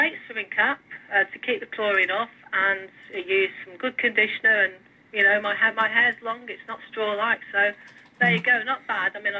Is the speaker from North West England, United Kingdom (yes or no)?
yes; Blackpool, North West England, United Kingdom; I'm from Blackpool and I was used to the cold.